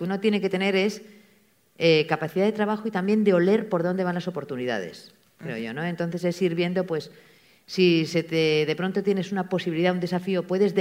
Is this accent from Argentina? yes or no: no; Valencia, Valencian Community, Spain; born there; Yo nací en Valencia, nacimos los cuatro